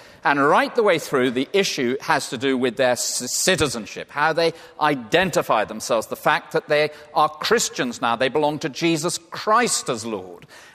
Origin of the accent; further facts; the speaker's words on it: England, United Kingdom; I'm English. You may have spotted that.